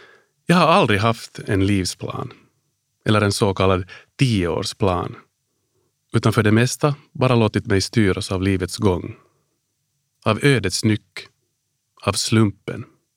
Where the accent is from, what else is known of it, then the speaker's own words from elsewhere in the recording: Helsinki, Uusimaa, Finland; Jag är född och uppvuxen på Drumsö i Helsingfors. Där tillbringade jag mina första 20 år. Förutom de 2 år som jag som liten grabb bodde i USA, i Washington DC.